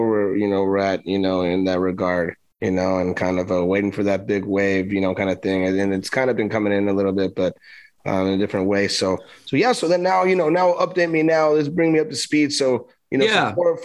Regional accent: Los Angeles, California, United States; I'm from LA, you know, I'm from Cali

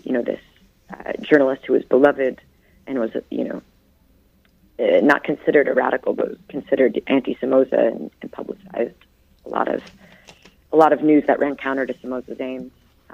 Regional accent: Chicago, Illinois, United States; coming from my background, I grew up in Chicago in the United States, and the idea that there were that many parties in this small country was incredible.

